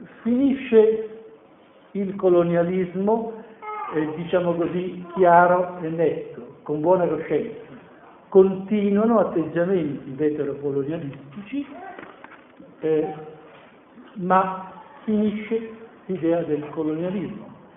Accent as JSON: {"language": "Italian", "town": "Rome", "region": "Lazio", "country": "Italy", "said": "Io che sono romano potrei dirmi che vivo in una terra occupata"}